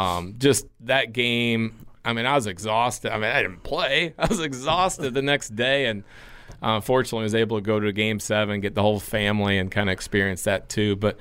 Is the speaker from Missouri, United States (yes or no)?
yes; St. Louis, Missouri, United States; I think that was kind of a great asset to have growing up in St. Louis.